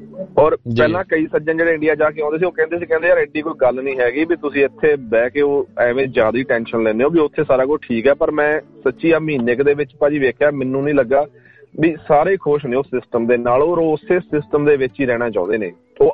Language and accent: Punjabi; Hamjapur, Haryana, India; ਸਾਡਾ ਪਿੰਡ ਦਾ ਜਿਹੜਾ ਹਮਜਾਪੁਰ ਤੁਹਾਨੂੰ ਪਤਾ ਆਪਣਾ ਰੱਤੀਆ ਫਤਿਹਾਬਾਦ ਰੋਡ ਤੇ ਆ ਮੇਨ ਪਿੰਡ